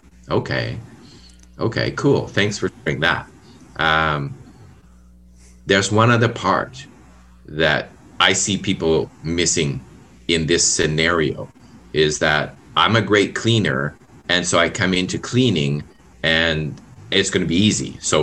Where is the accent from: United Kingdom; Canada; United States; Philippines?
Canada; I can't do it. I'm Canadian. I don't do fast.